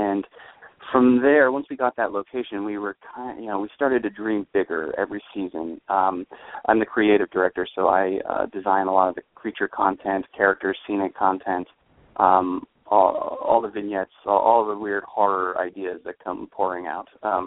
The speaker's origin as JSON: {"language": "English", "region": "Vermont", "country": "United States", "tie": "born or raised there", "said": "She grew up in Connecticut, and I grew up in Vermont"}